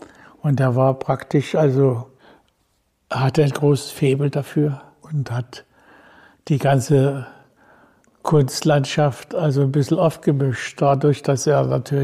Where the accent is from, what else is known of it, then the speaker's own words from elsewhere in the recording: Dresden, Saxony, Germany; ich bin ja in Dresden geboren, aber ich habe ja also wirklich sehr lange in Dresden gelebt.